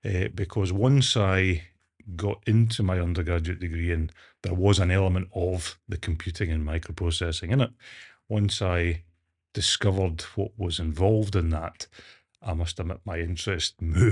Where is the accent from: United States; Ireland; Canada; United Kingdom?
United Kingdom; Scotland; as by my accent, I'm from a different system north of the border in Scotland.